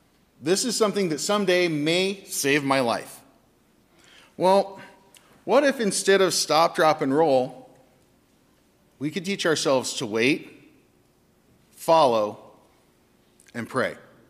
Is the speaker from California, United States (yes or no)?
yes; California, United States; I'm growing up in California, earthquake drills.